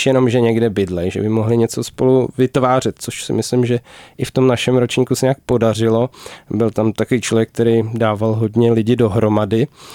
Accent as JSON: {"language": "Czech", "region": "Prague", "country": "Czechia", "said": "ale byl jsem Pražák, takže v podstatě Pražák"}